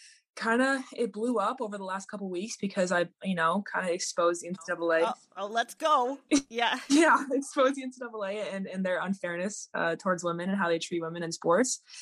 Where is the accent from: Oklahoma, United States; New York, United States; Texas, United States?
Texas, United States; Austin; I'm from Austin, Texas, but I go to school in the University of Oregon and I play basketball there.